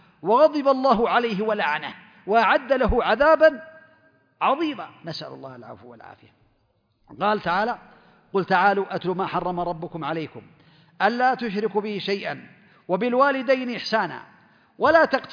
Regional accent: Saudi Arabia; عندنا في المملكة العربية السعودية عنده تأشيرة دخول

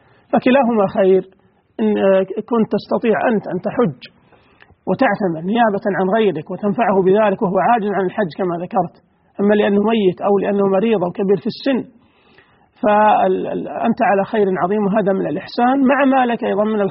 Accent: Saudi Arabia

